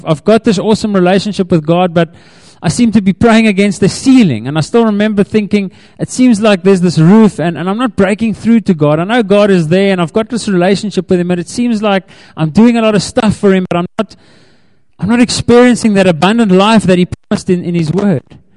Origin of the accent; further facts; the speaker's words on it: Graaff-Reinet, Eastern Cape, South Africa; I grew up in the Eastern Cape in the town of Graaf-Reinet, or for the Afrikaners, Graaf-Reinet. I grew up on a farm